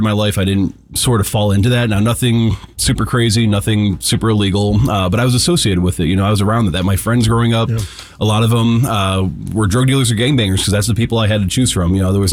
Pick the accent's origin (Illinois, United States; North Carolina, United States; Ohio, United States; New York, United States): Illinois, United States; Joliet; I've been shot at twice growing up in Joliet, Illinois. I grew up in an area that was ripe for gang violence, ripe for drug activity.